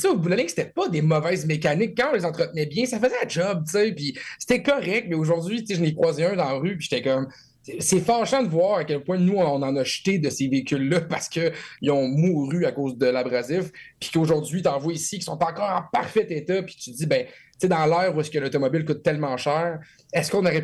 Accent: Quebec, Canada; chez nous au Québec

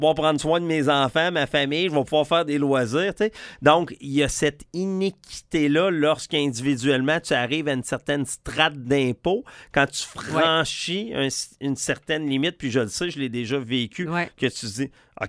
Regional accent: Baie-Saint-Paul, Quebec, Canada; je vais aller installer quelque chose à Baie-Saint-Paul, dans mon patelin d'enfance

